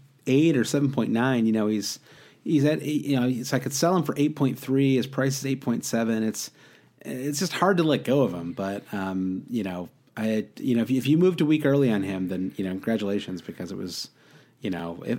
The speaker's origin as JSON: {"language": "English", "region": "Midwest", "country": "United States", "tie": "born or raised there", "said": "Yeah, I grew up in the Midwest, so I know what a real fat guy looks like."}